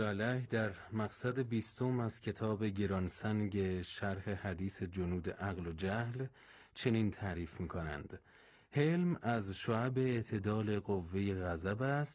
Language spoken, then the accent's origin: Persian; Yazd, Iran; باز ما شما عزیزان رو در شهر خودمون یزد در استانمون پذیرا باشیم.